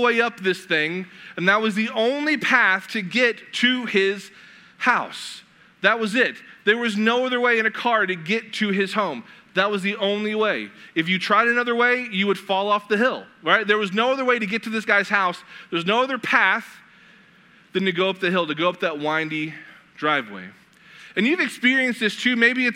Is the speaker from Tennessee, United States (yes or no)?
yes; Knoxville, Tennessee, United States; Like, growing up in Knoxville, Tennessee, my whole life, I never like saw a map.